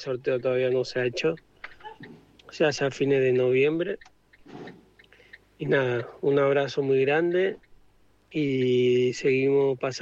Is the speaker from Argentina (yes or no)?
yes; Garín, Buenos Aires Province, Argentina; now in Málaga, Spain; Soy de Garín, Partido Escobar. Actualmente estoy viviendo en España, en Málaga.